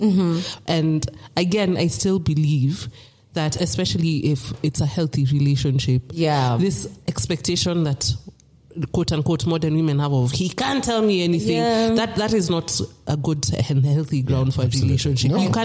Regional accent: Nyeri, Nyeri County, Kenya; Hey, I'm from Nyeri.

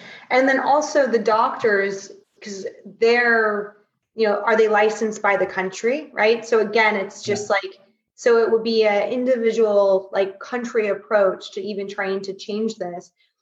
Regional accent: United States; just through my own experience growing up in the United States, with kind of healthcare, the doctors that I had

